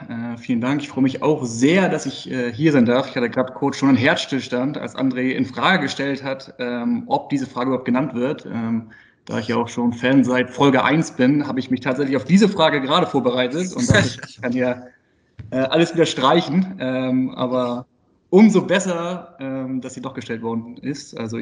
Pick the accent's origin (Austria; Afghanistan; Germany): Germany; Itzehoe, Schleswig-Holstein; also born or lived in Hamburg; Also geboren bin ich in Hamburg, also Hamburger Jung, aber das ging dann schnell mit dem zweiten Lebensjahr Richtung Schleswig-Holstein, also nach Itzehoe, in etwas beschaulichere Gefilde.